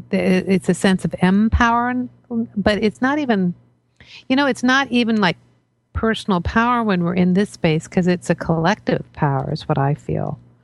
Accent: Washington, District of Columbia, United States; I grew up in Washington, D.C., and I have all brothers.

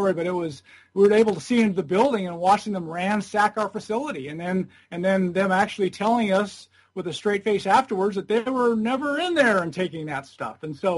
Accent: Ventura, California, United States; we ended up back in my hometown of Ventura, California, by 1987.

